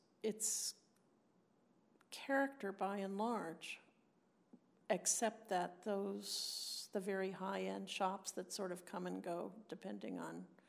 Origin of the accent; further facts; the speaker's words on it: New Jersey, United States; I think I grew up in New Jersey, and my friends in New Jersey's kids are living in places that our parents would just be aghast